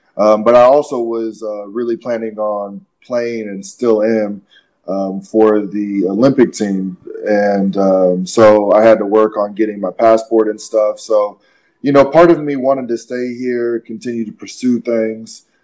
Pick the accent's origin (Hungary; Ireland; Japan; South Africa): Japan; No, I'm not Japanese at all.